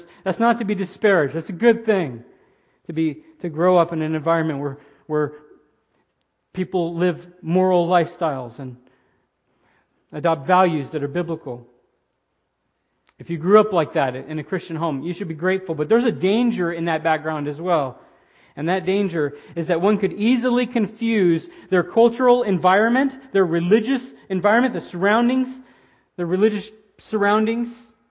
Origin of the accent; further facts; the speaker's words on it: Florida, United States; you're going to have to unpack that for me. I'm from Florida.